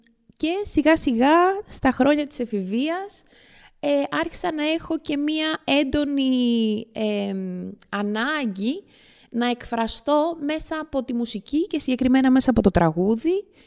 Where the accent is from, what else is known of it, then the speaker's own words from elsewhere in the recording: Athens, Attica, Greece; Γεννήθηκα στην Αθήνα, στην Κυψέλη, από γονείς με καταγωγή από τη Σιέρα Λεόνε.